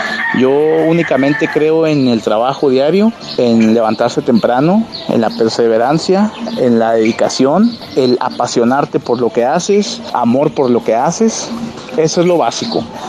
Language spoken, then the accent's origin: Spanish; Chihuahua, Mexico; soy de Chihuahua Capital y mi partido es Gallera el Gavilán.